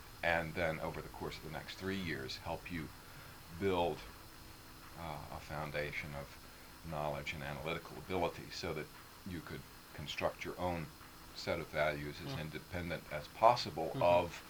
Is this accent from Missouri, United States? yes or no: yes; Missouri, United States; Well, I'm from Missouri.